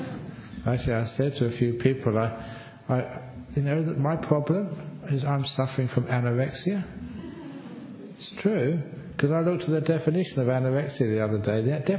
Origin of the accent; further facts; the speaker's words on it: England, United Kingdom; just as a young man growing up in England